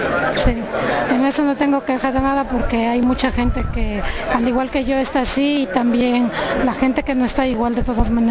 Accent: Ecuador; soy de Ecuador. También estoy afectada por lo de las hipotecas.

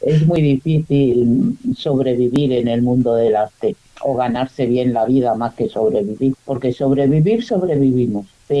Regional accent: Equatorial Guinea; yo soy originaria de Guinea Ecuatorial y digamos que llevo África en el alma.

